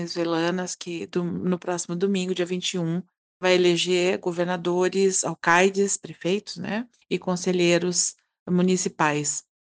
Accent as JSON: {"language": "Portuguese", "town": "Curitiba", "region": "Paraná", "country": "Brazil", "said": "Curitiba, que é a cidade de onde eu venho"}